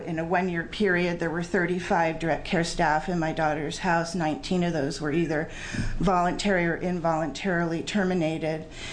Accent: Eugene, Oregon, United States; I'm from Eugene.

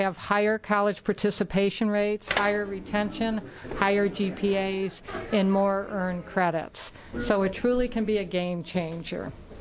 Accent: New York, United States; I'm from New York, so I can talk louder than that.

